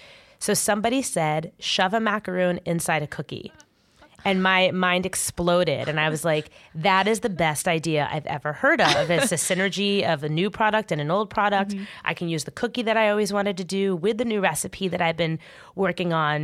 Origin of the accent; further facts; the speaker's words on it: New York, United States; The Seinfeld episode, I grew up right outside New York.